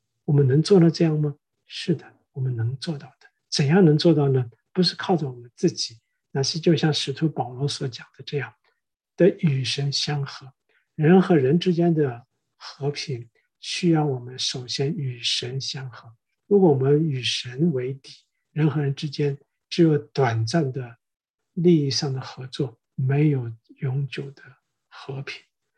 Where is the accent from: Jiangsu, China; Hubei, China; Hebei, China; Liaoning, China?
Jiangsu, China; 不管我们说我们从哪里来的，我是从中国江苏来的